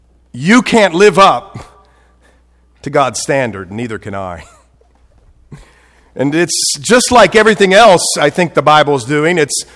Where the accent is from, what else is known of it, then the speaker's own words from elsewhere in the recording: Columbus, Ohio, United States; I'm from Columbus, Ohio, okay? Originally.